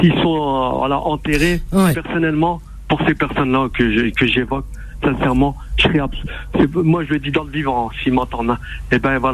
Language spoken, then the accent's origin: French; Hauts-de-France, France; accent: Nord accent; moved away; Moi, je suis originaire du Nord.